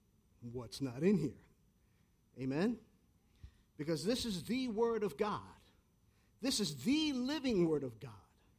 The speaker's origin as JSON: {"language": "English", "town": "New York City", "region": "New York", "country": "United States", "tie": "born or raised there", "said": "I was born and raised in the Bronx with not such very nice people."}